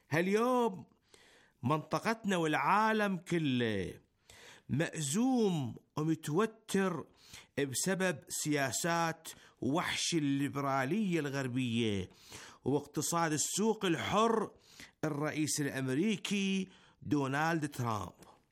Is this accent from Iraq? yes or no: yes; Iraq; now in Iran; أنا كعراقي مقيم بالجمهورية الإسلامية أقلكم لا أو ألف لا